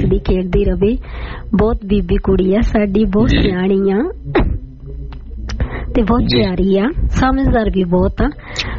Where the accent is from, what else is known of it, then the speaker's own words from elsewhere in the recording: Punjab, India; moved away; ਉੱਥੋਂ ਇੰਡੀਆ ਤੇ ਮੈਂ ਪੰਜਾਬ ਤੋਂ ਆਈ ਹਾਂ